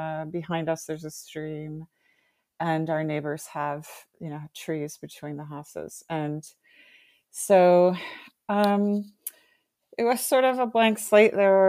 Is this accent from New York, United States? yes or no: no; Bowie, Maryland, United States; I grew up in Bowie in Prince George's County